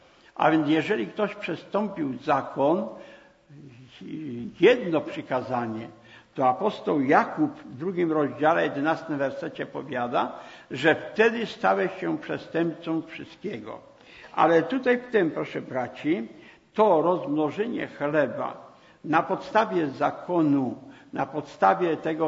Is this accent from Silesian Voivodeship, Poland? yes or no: yes; Żywiec, Silesian Voivodeship, Poland; je pochodzę z Żywca